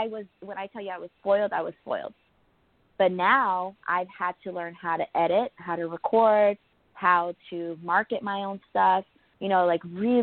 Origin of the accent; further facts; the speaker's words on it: United States; I have this freedom of, you know, being an American and building this dream for myself